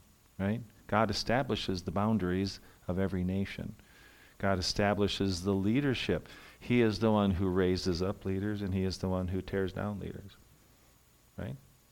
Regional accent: United States; especially for us as Americans who think that we can.

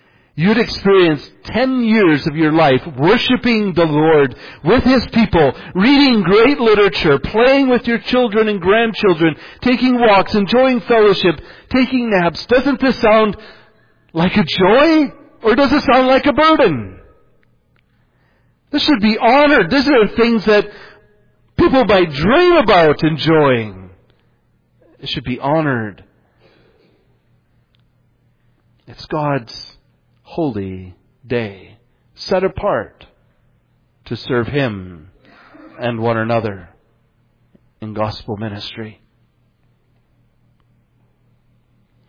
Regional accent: Iowa, United States; I grew up in Northwest Iowa. I'm not saying Northwest Iowa is a perfect place by any means.

